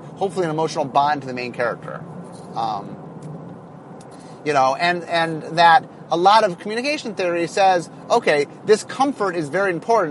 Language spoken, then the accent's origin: English; Seattle, Washington, United States; Okay, so I'm from Seattle.